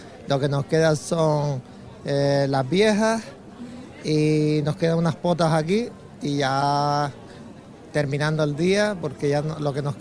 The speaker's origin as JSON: {"language": "Spanish", "town": "Antigua", "region": "Canary Islands", "country": "Spain", "said": "Vengo de las Salinas del Carmen, del municipio de Antigua."}